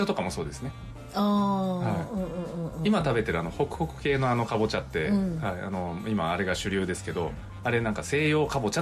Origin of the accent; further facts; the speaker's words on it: Nagasaki, Japan; まあ、私長崎出身ですけど、長崎以外の、ね、長崎になかったものとか食べて